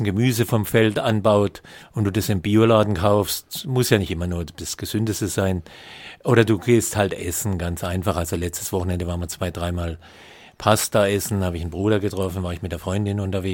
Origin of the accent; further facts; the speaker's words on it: Karlsruhe, Baden-Württemberg, Germany; born there; also born or lived in Italy; now in Ettlingen, Germany; weil ich jetzt halt als gebürtiger Karlsruher in Ettlingen wohne, bietet sich natürlich der Schwarzwald, die Pfalz, der Bodensee an.